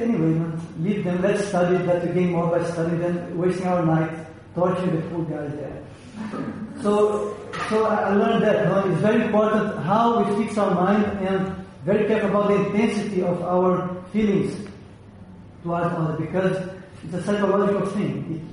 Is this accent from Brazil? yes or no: yes; Brazil; I'm from Brazil, no?